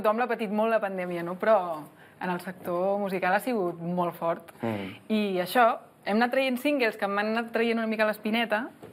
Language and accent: Catalan; Vilassar, Catalonia, Spain; Que si parles amb algú de Vilassar de la Tira, soc de Vilassar.